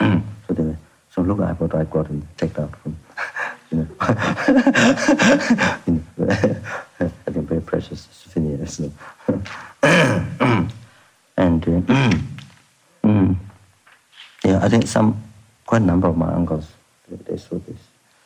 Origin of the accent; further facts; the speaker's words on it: Thame, Koshi Province, Nepal; born there; English is a second language; I was born in Solukhumbu. There's two places, lower and upper. Lower is a little more hotter, upper is a very cold one. The next to snow mountains.